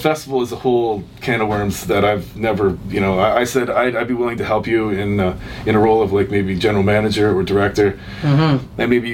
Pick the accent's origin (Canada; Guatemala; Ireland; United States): Canada; Nova Scotia; also born or lived in Toronto / Edmonton; now in Fort McMurray, Canada; I used to live in Edmonton for about 18 years. I'm originally from Nova Scotia. Been kind of all over, born in Toronto.